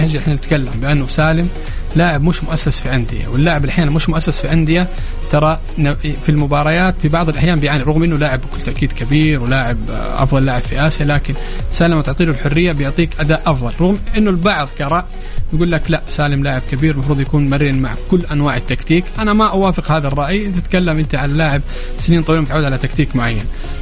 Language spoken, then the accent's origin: Arabic; Saudi Arabia; إحنا كمتابعين المنتخب السعودي كسعوديين متابعين المنتخب السعودي